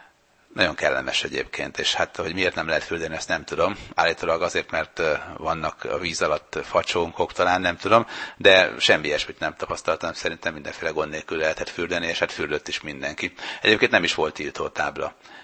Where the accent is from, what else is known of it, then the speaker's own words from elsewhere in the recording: Sopron, Győr-Moson-Sopron, Hungary; born there; Én ugye Sopronban születtem